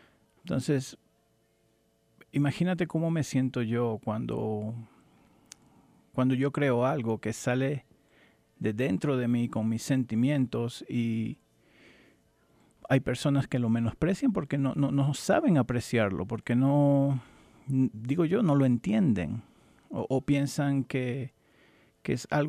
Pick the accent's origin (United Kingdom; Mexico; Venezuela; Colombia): Venezuela; accent: Venezuelan; en Venezuela, te digo, crecí la mayor parte de mi vida fue en Venezuela. Yo pienso que en Venezuela, incluso por mi acento, yo creo que ellos me considerarían venezolano.